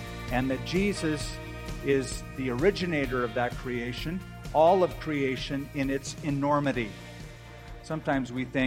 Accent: California, United States; born or raised there

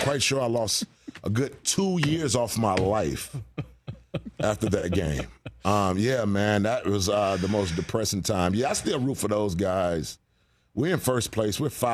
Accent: Atlanta, Georgia, United States; I'm from Atlanta. Yeah, born and raised.

